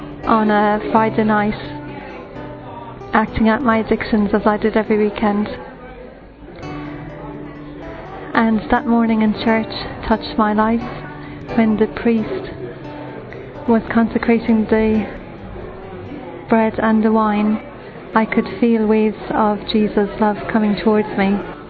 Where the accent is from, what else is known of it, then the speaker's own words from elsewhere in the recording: Ireland; I'm from Ireland.